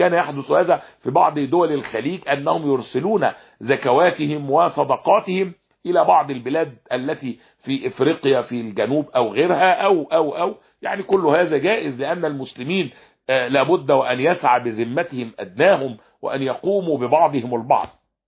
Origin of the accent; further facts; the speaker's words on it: Egypt; ما فيش حد عندنا في مصر بياكل اقط، فيش حد عندنا في مصر بياكل في العيد تمر